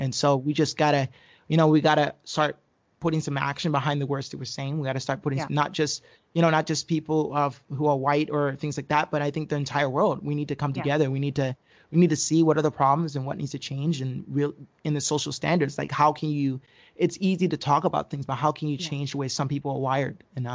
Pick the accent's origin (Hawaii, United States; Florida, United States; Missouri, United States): Hawaii, United States; growing up in Hawaii, you do assume in a sense that, you know, there's not as much racism in Hawaii